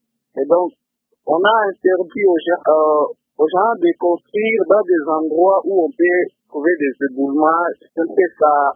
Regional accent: Kananga, Kasaï-Central, DR Congo; Souvent, ici chez nous à Kananga

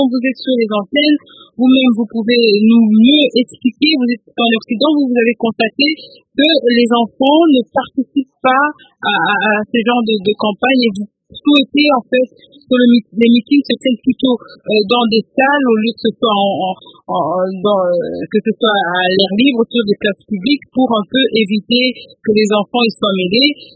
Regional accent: DR Congo

